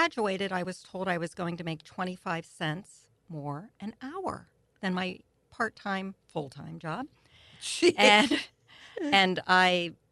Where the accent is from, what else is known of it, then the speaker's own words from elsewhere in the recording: Pennsylvania, United States; I mean, I'm from the Pittsburgh area